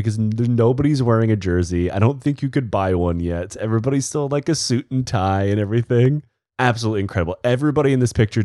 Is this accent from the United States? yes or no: yes; United States; Some places have better programs, and I'm from the United States, and we absolutely don't.